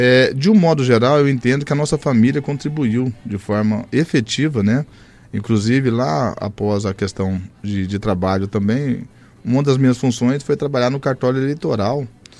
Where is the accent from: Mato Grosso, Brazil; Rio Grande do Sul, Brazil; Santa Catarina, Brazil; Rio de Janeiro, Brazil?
Mato Grosso, Brazil; Vila Bela da Santíssima Trindade; A minha visão de todo no conteúdo, até para onde eu nasci, que era distrito, é onde eu fui registrado, é que eu sou vilabelense.